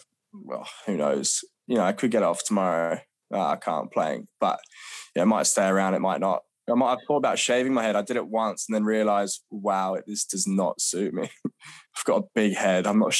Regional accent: Australia; now in England; growing up in Oz, did I ever think playing county cricket or potentially wanting to play for England was an option?

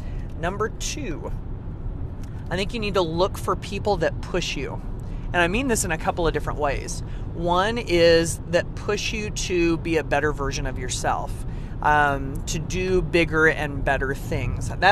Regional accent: Indiana, United States; Today, I am south of Indianapolis. Remember, I'm from West Central Indiana.

